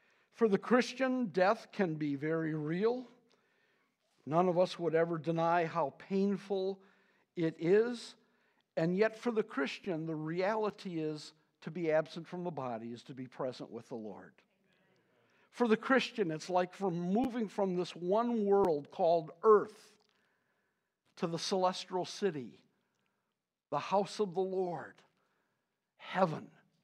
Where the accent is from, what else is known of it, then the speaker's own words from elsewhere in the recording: Detroit, Michigan, United States; When I grew up in Greater Detroit, a pistol was called a rod.